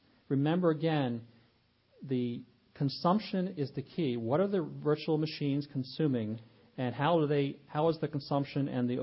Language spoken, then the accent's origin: English; Pennsylvania, United States; We're from Pennsylvania. We see cows and pigs, mostly.